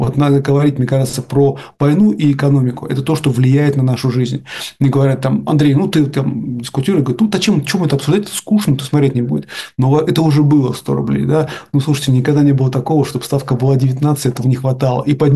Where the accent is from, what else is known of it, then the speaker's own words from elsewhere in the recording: Saint Petersburg, Russia; я из Петербурга